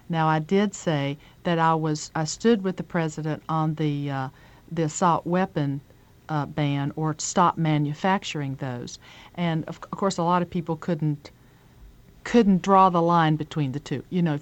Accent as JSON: {"language": "English", "region": "North Carolina", "country": "United States", "said": "I'm from Western North Carolina. Every man has a gun in the closet where he goes hunting on the weekends"}